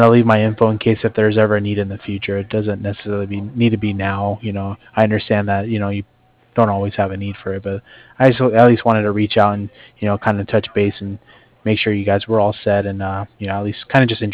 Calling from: Cardiff, Wales, United Kingdom; I'm calling from Cardiff.

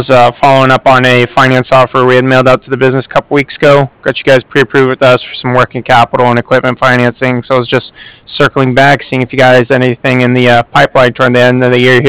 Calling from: Cardiff, Wales, United Kingdom; I'm calling from Cardiff.

